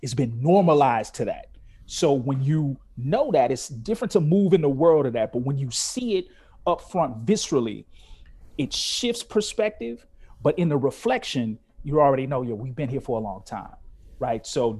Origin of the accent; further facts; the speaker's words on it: Chicago, Illinois, United States; I'm born and raised in Chicago, I'm almost 50 years old.